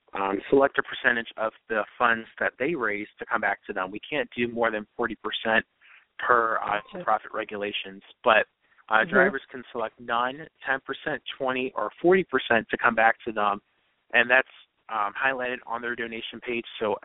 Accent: Maryland, United States; So we're having a lawnmower race back in my hometown in Howard County, Maryland, which is halfway between Baltimore and D.C.

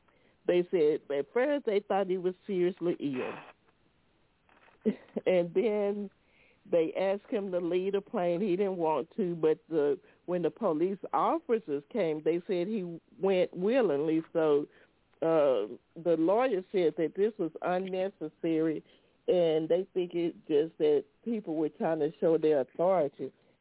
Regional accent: Texas, United States; even though I'm from Texas, and I did work for the Houston Texans

